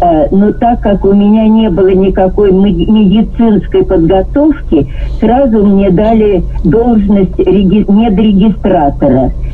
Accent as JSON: {"language": "Russian", "region": "Moscow", "country": "Russia", "tie": "born or raised there", "lives_now": "Kazakhstan", "said": "Родилась в Москве и жила я сначала на чистых прудах, а потом на Арбате."}